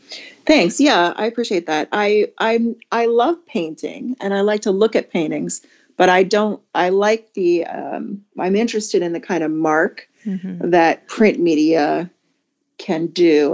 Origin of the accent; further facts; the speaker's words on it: Northeast, United States; moved away as an adult; You know, after growing up in the Northeast and living there for, I guess, the first, 32, 33 years of my life